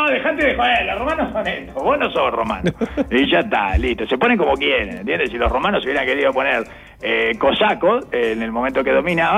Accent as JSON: {"language": "Spanish", "country": "Mexico", "said": "Soy mexicano, sí."}